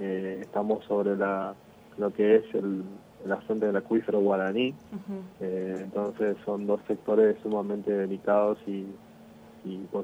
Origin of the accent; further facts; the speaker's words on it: San Miguel, Corrientes, Argentina; San Miguel, que es de donde yo soy